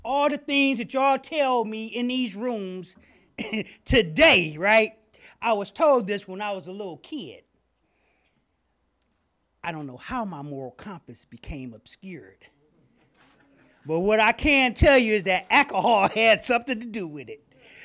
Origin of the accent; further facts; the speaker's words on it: Detroit, Michigan, United States; I grew up in Detroit, Michigan. And I grew up in a big, big family.